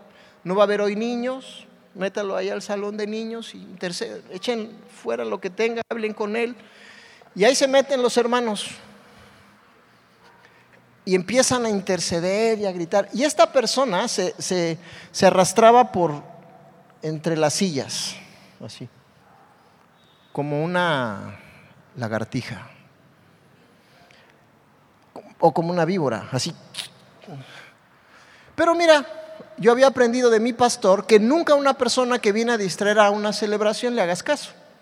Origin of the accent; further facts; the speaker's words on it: Mexico City, Mexico; born there; yo soy, bueno, nací en el DF, pero soy de corazón jarocho. Veracruzano, hasta les bailo … si quieren.